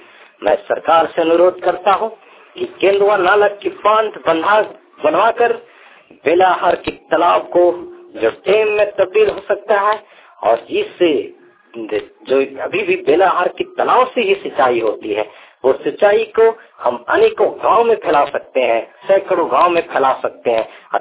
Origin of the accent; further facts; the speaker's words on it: Sahargam, Jharkhand, India; ग्राम सहरगाम, post करनी, थाना इटखोरी, जिला चतरा, झारखंड का निवासी हूँ।